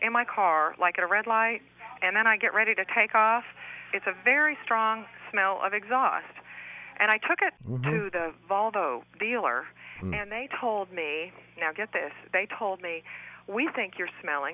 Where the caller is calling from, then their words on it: Gulfport, Mississippi, United States; I'm calling from Gulfport, Mississippi.